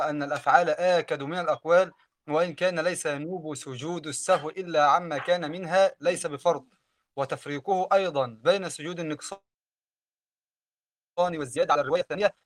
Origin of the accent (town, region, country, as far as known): Egypt